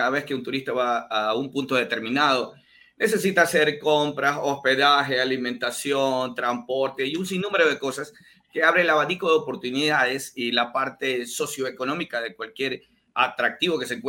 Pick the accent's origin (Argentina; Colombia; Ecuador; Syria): Ecuador; yo me encuentro trabajando en un cantón de un balneario muy conocido aquí en mi país, que es General Villamil Playas